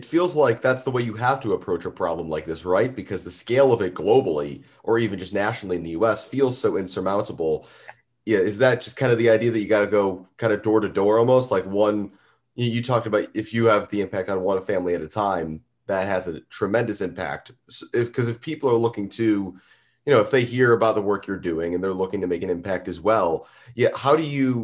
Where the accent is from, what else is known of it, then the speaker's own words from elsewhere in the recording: Great Lakes, United States; taken for granted growing up around the Great Lakes, growing up in places where there was always easy access to fresh water.